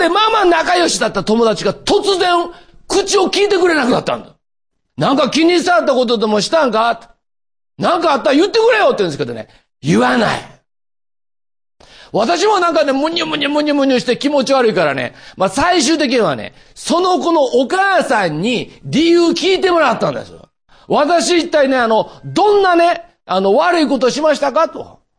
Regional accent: Osaka, Japan; 大阪から来ました。実はって言わなくてもね、もう言葉で大体わかる、ね。まあ、大阪のね、東住吉というね、まあ庶民の町で育ったんです。二軒長屋で育ったんですよ。

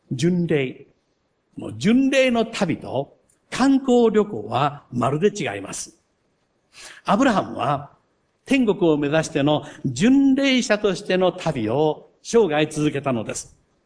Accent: Shikoku, Japan; 私の生まれ育った故郷、四国。

